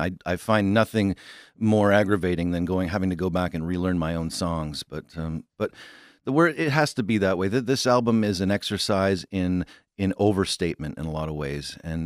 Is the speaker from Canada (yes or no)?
yes; Canada; I come from Canada